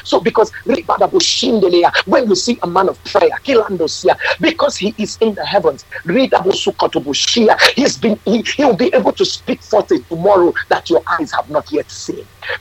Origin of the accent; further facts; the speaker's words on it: United States; now in Nigeria; I'm an American living in Nigeria.